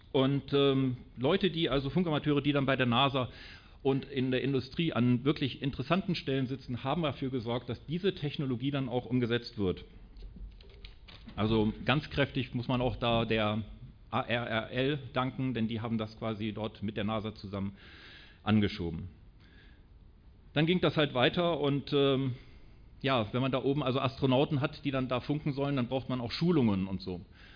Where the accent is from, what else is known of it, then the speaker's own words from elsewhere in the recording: Bremen, Germany; Und ich komme aus Bremen